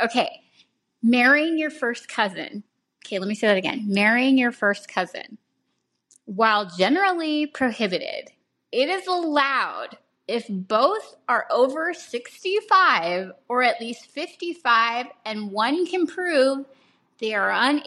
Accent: California, United States; In San Francisco, okay, this is really weird because I am from the Bay Area also.

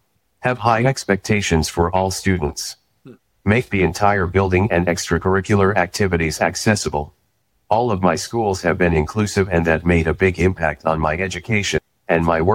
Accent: Concord, New York, United States; in my hometown of Concord

